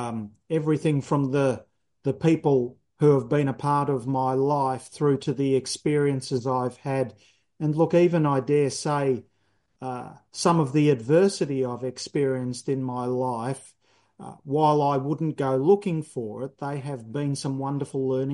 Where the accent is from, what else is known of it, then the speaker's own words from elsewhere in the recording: Sunshine, Victoria, Australia; I'm 55 years old now, and I was born in Sunshine in Melbourne's West. I had, if you like, the experience of growing up in a village. West Sunshine had a strong Maltese community, many migrants. My dad was a migrant.